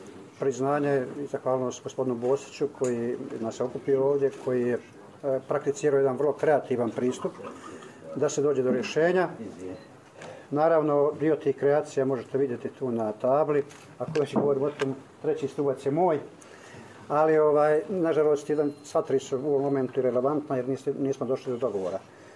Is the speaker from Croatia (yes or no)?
no; Široki Brijeg, Federation of Bosnia and Herzegovina, Bosnia & Herzegovina; born there; sam rođen kao Hrvat u Širokom Brijegu